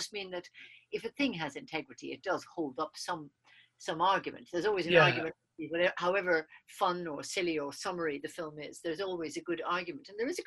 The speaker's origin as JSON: {"language": "English", "town": "Cork", "region": "Munster", "country": "Ireland", "tie": "born or raised there", "said": "You know, I was brought up in Cork"}